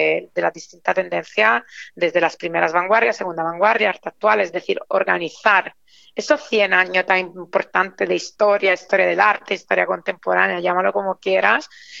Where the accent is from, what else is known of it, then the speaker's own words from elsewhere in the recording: Spain; evidentemente Velázquez es en mi background cultural siendo español.